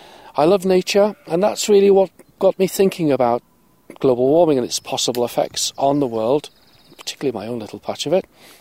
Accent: Wales, United Kingdom; from my own angle as a Welsh person, living in a small country which can't really do that much about it.

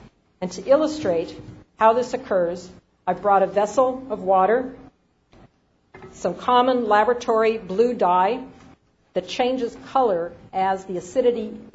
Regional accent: Oregon, United States; They occur in the millions off the coast of my home state of Oregon

